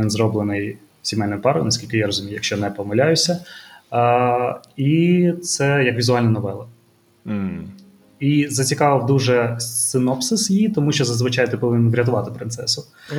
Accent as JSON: {"language": "Ukrainian", "town": "Zaporizhzhia", "region": "Zaporizhzhia Oblast", "country": "Ukraine", "tie": "born or raised there", "said": "Виріс я у Запоріжжі."}